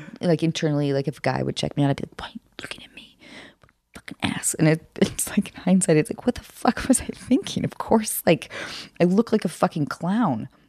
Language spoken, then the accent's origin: English; Seattle, Washington, United States; I grew up in Seattle.